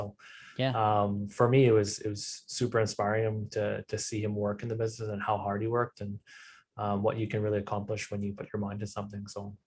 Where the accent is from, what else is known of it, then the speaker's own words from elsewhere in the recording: Richmond, British Columbia, Canada; So I grew up in Richmond in British Columbia and in Canada. And yeah, it was a nice little place to grow up because it wasn't too big, but wasn't too small as well.